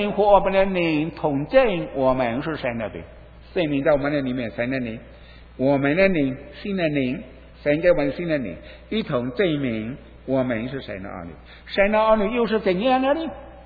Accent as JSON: {"language": "Chinese", "town": "Fuzhou", "region": "Fujian", "country": "China", "said": "我不知道我的口音清楚不清楚，你原谅我，我是福州人，我过于讲的不清楚，你我就讲福州话，我更讲不来，"}